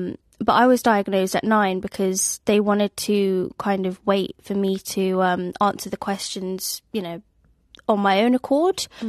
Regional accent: London, United Kingdom; from London. My songs are genre fluid and most importantly represent my neurodiversity. However, being a British Indian female on the spectrum, I am certainly in the minority and feel extremely underrepresented.

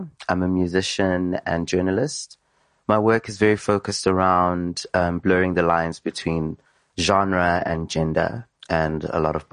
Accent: Johannesburg, Gauteng, South Africa; growing up in South Africa and growing up in Johannesburg specifically, as a kid and as a student

